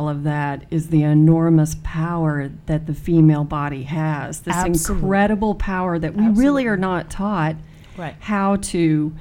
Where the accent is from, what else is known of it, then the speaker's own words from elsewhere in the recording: United States; because as American women, you know.